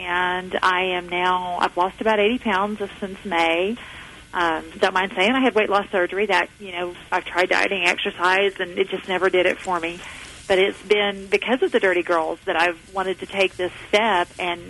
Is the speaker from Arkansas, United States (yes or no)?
yes; Arkansas, United States; I had no idea the beauty that we have right here in Kansas. I'm from Arkansas originally. We've lived in the southeast